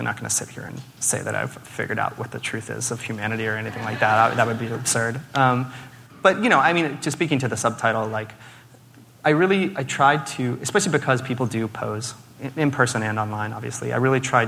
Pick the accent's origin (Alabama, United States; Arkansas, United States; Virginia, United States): Arkansas, United States; Little Rock; You know, I grew up in Little Rock, and I went to Central High, which was, like, the high school in the South that was integrated per force by Eisenhower.